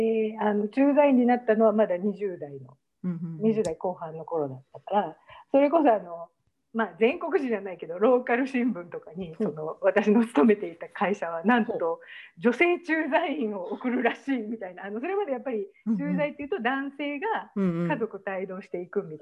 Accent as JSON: {"language": "Japanese", "region": "Osaka", "country": "Japan", "tie": "born or raised there", "said": "まあ、普通の大阪育ちなで"}